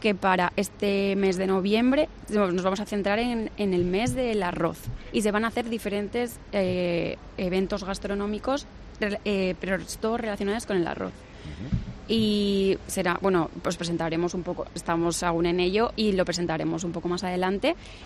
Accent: Castellón de la Plana, Valencian Community, Spain; castellonera y enamorada de mi ciudad y graduada en turismo por la UGI.

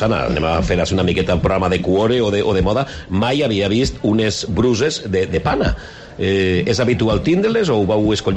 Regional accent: Valencian Community, Spain; los que no somos ni de la comarca del Baix Maestrat, ¿no? Que venimos de La Plana

